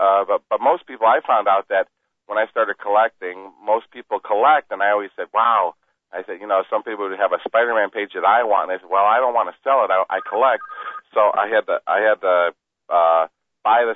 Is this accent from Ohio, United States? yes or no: yes; Cleveland, Ohio, United States; Yeah, I was about 11 or 12 and, growing up in Cleveland, Ohio.